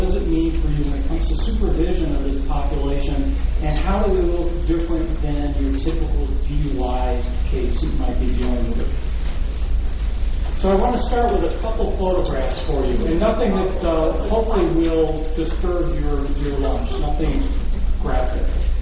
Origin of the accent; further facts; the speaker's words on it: Wisconsin, United States; I'm from Wisconsin originally, and small town right near where I grew up